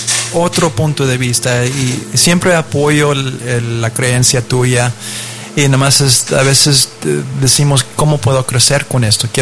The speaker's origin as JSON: {"language": "Spanish", "country": "Mexico", "said": "Yo soy mexicano, mis dos papás son mexicanos, mi mamá nació en Aguascalientes y pues yo llegué aquí también para ser parte de la cultura y conocerlo y vivirlo."}